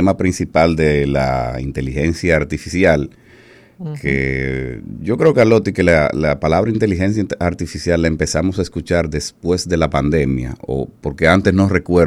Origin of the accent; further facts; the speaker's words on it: Dominican Republic; a mí como espectador me encantó muchísimo, como dominicano, ver que habían muchas exposiciones de negocios dominicanos.